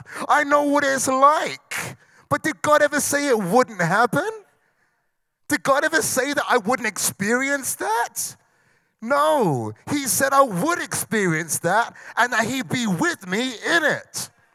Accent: United Kingdom; As a British man, I have no idea what it's like to live under foreign occupation.

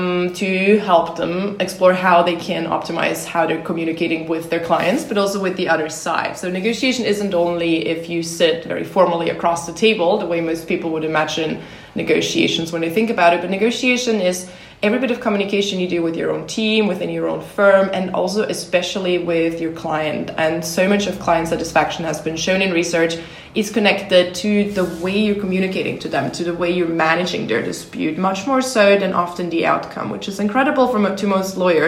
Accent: Austria; My parents grow wine actually here in Austria, about an hour outside of Vienna. But at the age of 14, I decided this wasn't going to b

